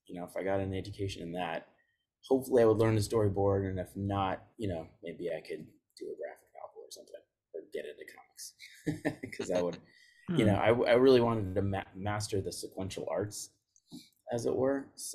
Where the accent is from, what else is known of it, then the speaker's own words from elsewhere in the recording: California, United States; also born or lived in East Coast; I am from California originally. I spent some time back east while my parents went to different colleges.